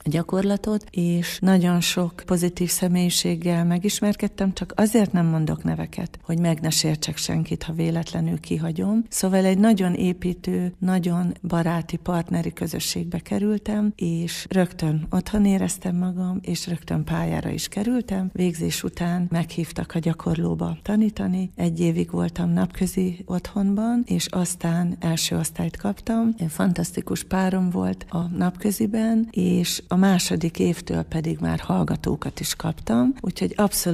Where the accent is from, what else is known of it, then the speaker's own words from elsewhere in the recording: Debrecen, Hajdú-Bihar, Hungary; Abszolút debreceni vagyok. Mindkét szülőm itt született, és a nagyszülők ugyan még nem debreceniek, de a szüleim már itt születtek. Minden iskolámat itt végeztem, úgyhogy mondhatom magam tőzsgyökeres és lokálpatrióta debreceninek.